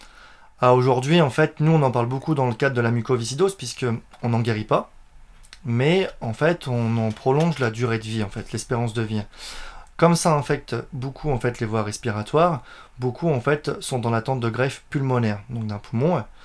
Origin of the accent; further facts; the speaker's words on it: Le Havre, Normandy, France; on est tous du Havre.